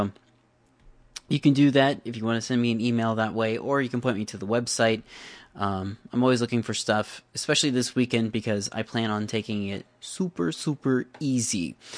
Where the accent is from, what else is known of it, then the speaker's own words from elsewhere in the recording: Iowa City, Iowa, United States; this guy emails me from my hometown, and I'm going to point you at his website because I think it's only fair to plug that. If you send me an email, you know, I do that. http://codemode.typepad.com. He's got some interesting pictures on his website of Iowa City and the Coralville area.